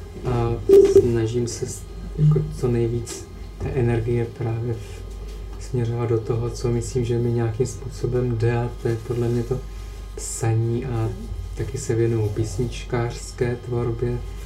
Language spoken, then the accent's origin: Czech; Moravian Slovakia, Czechia; velkou inspirací je pro mě můj rodný kraj Moravského Slovácka. Moje rodina, moje dětství na vesnici Moravské.